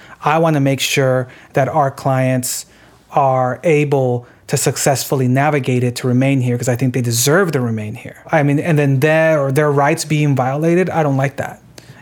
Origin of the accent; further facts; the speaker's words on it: United States; I have pride in the U.S. and being American and the whole deal.